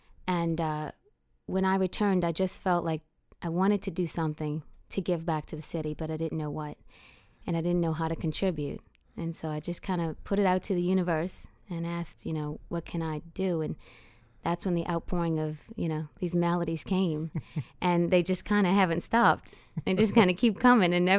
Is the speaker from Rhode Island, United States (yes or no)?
no; New Orleans, Louisiana, United States; And like you said, growing up in New Orleans, there's such a variety.